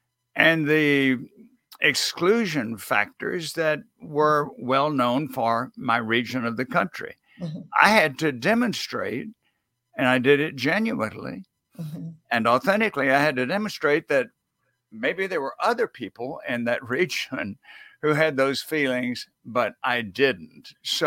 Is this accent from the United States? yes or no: yes; Deep South, United States; I grew up in the Deep South, and I did my graduate work in Ohio.